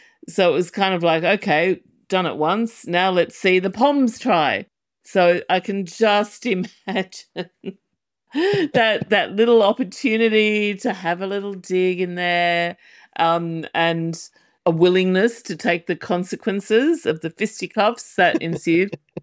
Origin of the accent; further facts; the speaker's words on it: Australia; And I, as an Australian, obviously I'm not a fan of that.